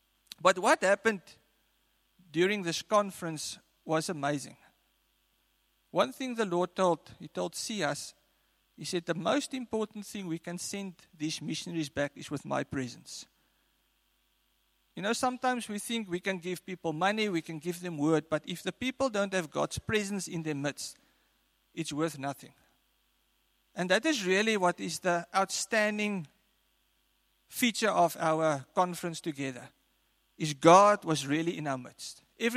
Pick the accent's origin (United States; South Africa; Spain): South Africa; we are from South Africa.